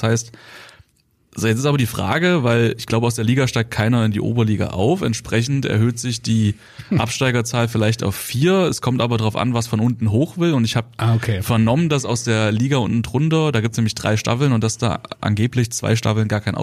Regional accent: Thuringia, Germany; born there; Also ich meine, ich bin halt Thüringer, gebürtiger Thüringer.

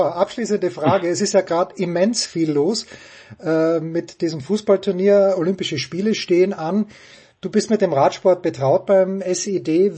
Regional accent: Austria; ich bin Österreicher

